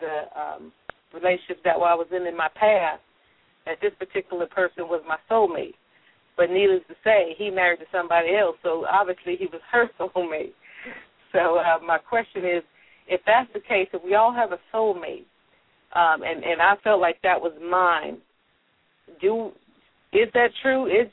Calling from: Lakewood, California, United States; I'm calling currently from the city of Lakewood.

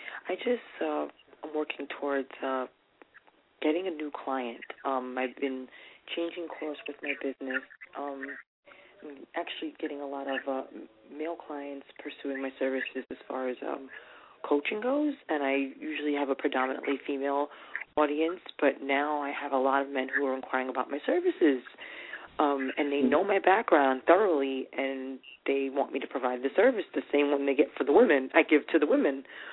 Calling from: New York, United States; I'm calling from New York.

